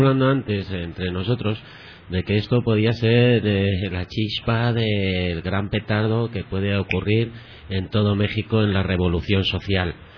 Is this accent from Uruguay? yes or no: no; Spain; Yo soy aquí de España